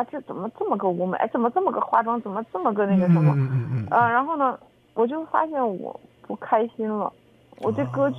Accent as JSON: {"language": "Chinese", "country": "China", "said": "作为他们是并列第一名拿了这个奖，是我们中国人第一次拿这个奖。"}